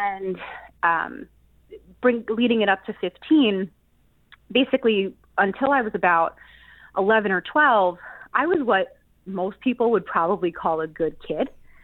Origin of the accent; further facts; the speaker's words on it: Middletown, New York, United States; born there; Yes, yeah. So I was born in Middletown.